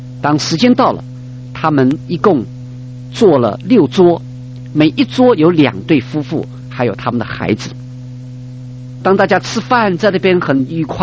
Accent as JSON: {"language": "Chinese", "country": "China", "said": "我们中国人常常是爱你在心口难开"}